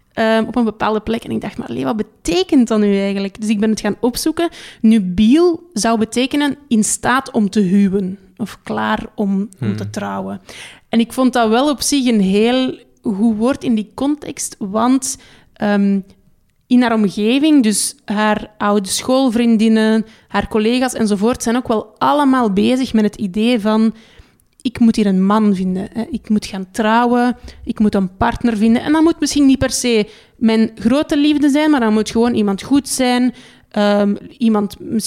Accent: Nigeria; Ik kom wel terug naar Nigeria, het land waar ik geboren ben, waar ik ben opgegroeid

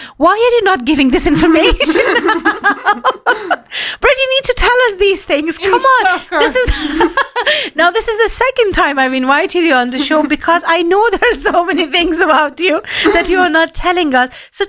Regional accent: Afghanistan; You know, I come from a background, I come from Afghanistan.

